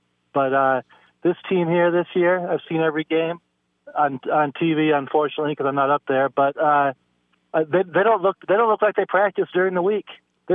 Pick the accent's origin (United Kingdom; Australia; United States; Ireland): United States; Ann Arbor, Michigan; born there; I was born just outside of Ann Arbor. Michigan alumni.